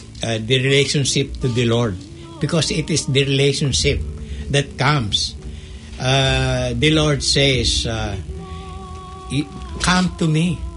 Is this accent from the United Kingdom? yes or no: no; Philippines; because I came from the Philippines.